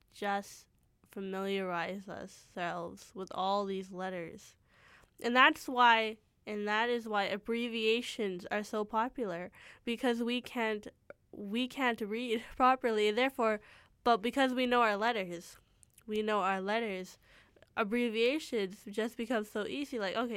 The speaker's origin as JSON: {"language": "English", "town": "Surrey", "region": "British Columbia", "country": "Canada", "tie": "born there", "said": "I was born in Surrey"}